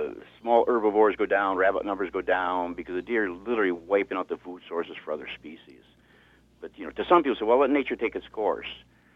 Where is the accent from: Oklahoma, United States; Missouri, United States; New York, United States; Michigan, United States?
Michigan, United States; From my experience, I grew up in northern Michigan. I grew up near Alpena.